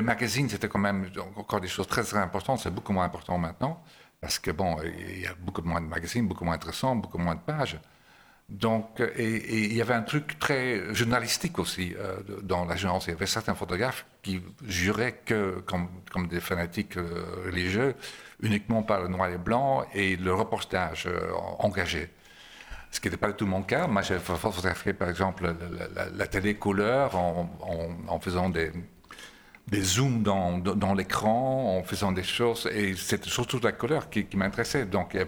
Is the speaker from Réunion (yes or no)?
no; Belgium; Donc, j'avais un rapport un peu compliqué avec mon pays natal, la Belgique